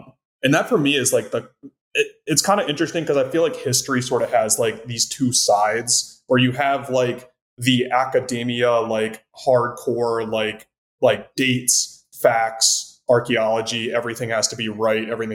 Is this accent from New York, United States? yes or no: no; Maryland, United States; And I grew up in Maryland originally.